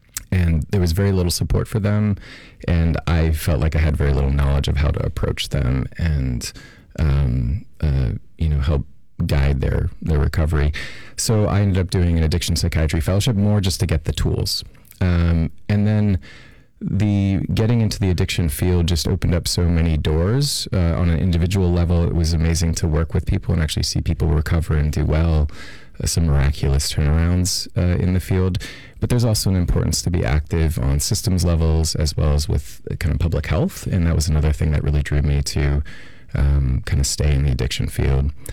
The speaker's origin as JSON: {"language": "English", "region": "Montana", "country": "United States", "tie": "born or raised there", "said": "So I grew up in Montana, and I think my interest in addiction really started then."}